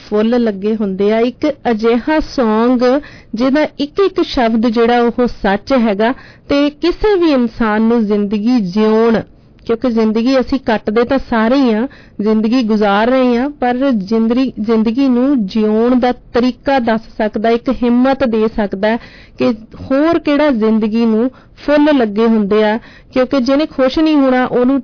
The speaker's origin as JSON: {"language": "Punjabi", "region": "Punjab", "country": "India", "tie": "born or raised there", "said": "ਅਸੀਂ ਪੰਜਾਬ ਤੇ ਜੰਮੇ ਹਾਂ, ਉੱਥੇ ਪਲੇ ਹਾਂ"}